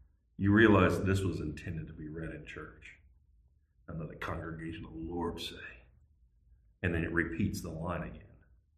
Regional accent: Southern United States, United States; Lee and I grew up in the Bible Belt.

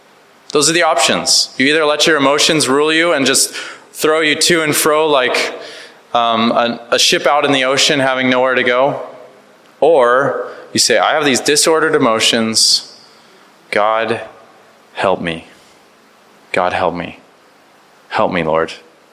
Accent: United States; You can forgive me. I'm American. So we're like, here it is.

